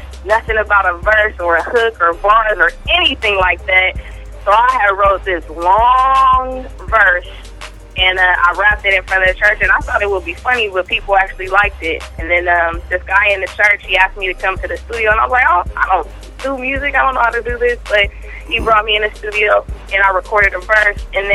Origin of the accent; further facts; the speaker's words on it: Oakland, California, United States; I grew up in Oakland, California. I was raised in church up until the age of about 6, and then after that, no more church.